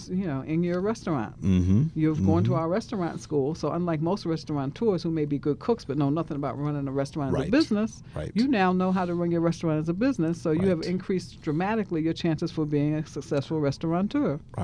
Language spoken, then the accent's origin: English; New York, United States; I'm from New York, so I just didn't have a clue about